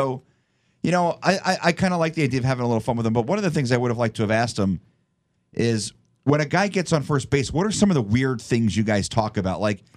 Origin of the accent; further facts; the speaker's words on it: New Jersey, United States; Todd Frazier from my hometown of New Jersey